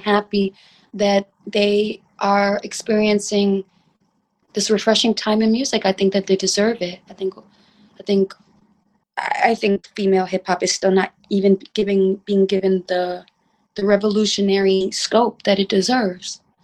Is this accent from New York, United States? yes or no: yes; Harlem, New York, United States; cause I'm from Harlem and that's what everybody listened